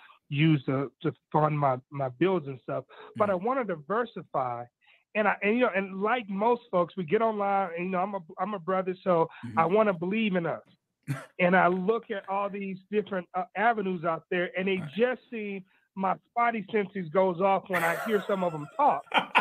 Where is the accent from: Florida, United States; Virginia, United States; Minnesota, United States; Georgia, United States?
Florida, United States; now in Denver, United States; Yeah, you know, the funny thing is, I'm from Florida originally. My dad moved this country from another country.